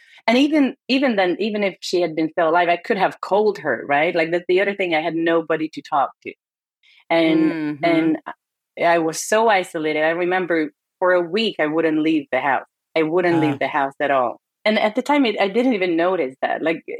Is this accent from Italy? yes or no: no; Hungary; English is a second language; moved away as an adult; now in United States; So as you can hear, I was not born and raised in this country. Originally, I'm from Hungary. That's a country in Europe right next to Austria. Mm-hmm. And I moved to the States back in 2011.